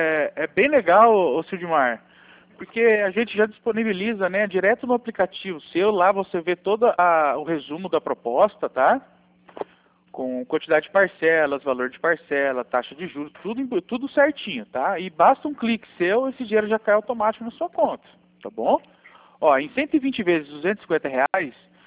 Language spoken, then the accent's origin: Portuguese; Londrina, Paraná, Brazil; Eu sou aqui de Londrina, tá?